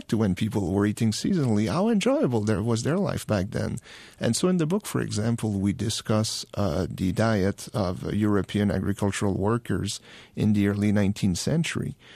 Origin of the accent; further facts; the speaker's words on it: Quebec, Canada; Where I grew up in Quebec, apples are ready to be picked in September.